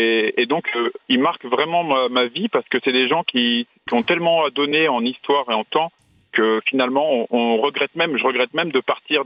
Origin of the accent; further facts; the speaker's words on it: France; je lui dis en arabe, je suis français